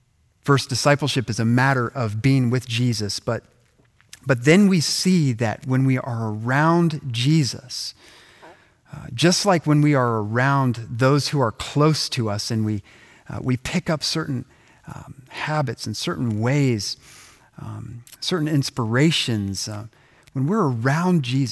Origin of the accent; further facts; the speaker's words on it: Ohio, United States; I got to have my special coffee blend ordered from my hometown in Ohio.